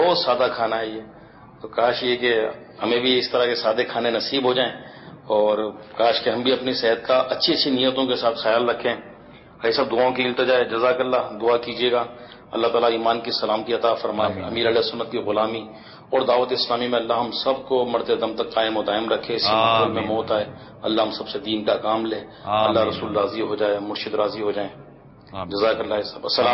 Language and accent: Urdu; Pakistan; now in Bangladesh; تو یہ الحمدللہ یہاں بنگلہ دیش کے اندر کھانے کا عموماً ماحول ہے. جس طرح ہم پاکستانی ہیں, ہم روٹی نہ کھائیں نا تو ہمارا پیٹ نہ بھرے